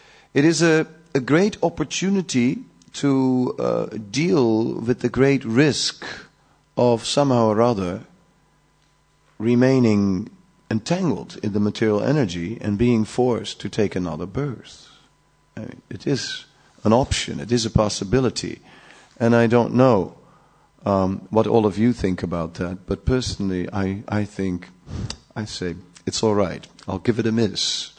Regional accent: Netherlands; I'm from Holland. We know all about bicycles.

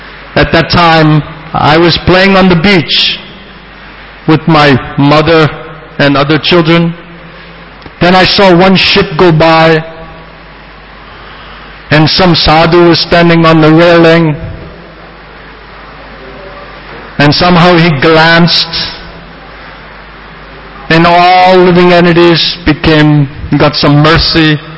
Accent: Boston, Massachusetts, United States; I grew up in Boston, in United States of America.

